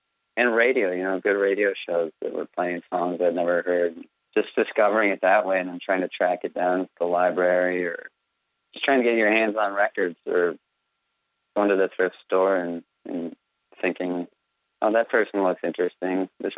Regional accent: Minneapolis, Minnesota, United States; You know, we're from Minneapolis.

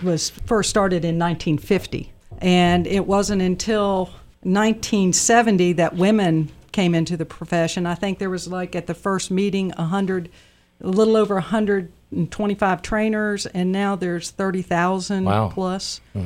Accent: Virginia, United States; I come from Virginia originally, and they had athletic trainers in the high school.

